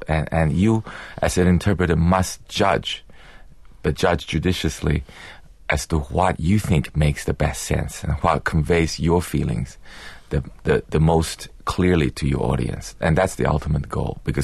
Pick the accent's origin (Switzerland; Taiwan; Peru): Taiwan; English is a second language; I mean, that's how I grew up in Taiwan. My parents didn't have access to live concerts.